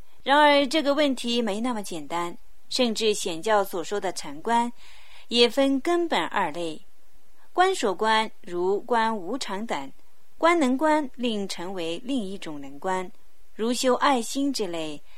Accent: Tibet, China; 朝山节，我们西藏人呢称为

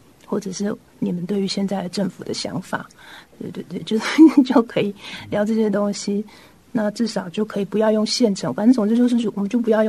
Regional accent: Taiwan; 就是去讲说我们台湾人怎么表达我们的意见

